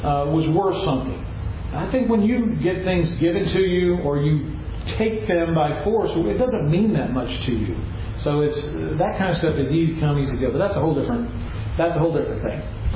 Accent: Lexington, Kentucky, United States; also born or lived in New York; I'm from Kentucky. I mean, I grew up in New York as a child, but I'm from up in Kentucky, Lexington, as a matter of fact

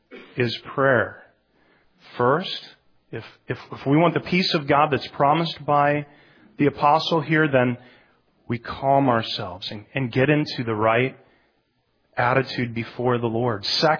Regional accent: Iowa, United States; I'm from Iowa originally, and the first time I was in New York City was back in 1990.

